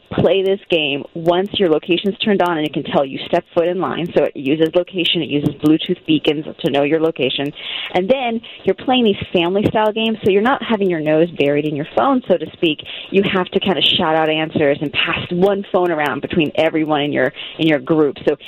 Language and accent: English; Florida, United States; I'm a bit of a Disney nut because I grew up in Florida.